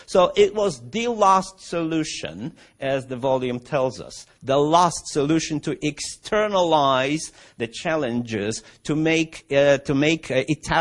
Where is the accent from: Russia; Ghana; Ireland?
Russia; Moscow; I had such a chair when I grew up in Moscow.